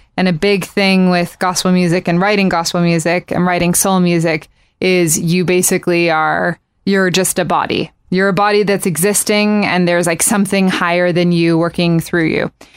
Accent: Japan; So I grew up in Japan, and it was the thing to do was to go to karaoke bars

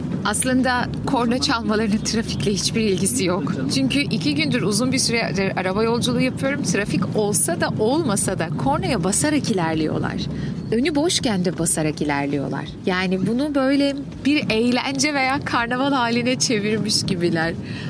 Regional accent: Istanbul, Turkey; İstanbul'da doğdum büyüdüm. Hatta liseyi Anadolu Lisesi ayağına Bağcılar'da okudum. Üniversitede Beyoğlu'ndaydım.

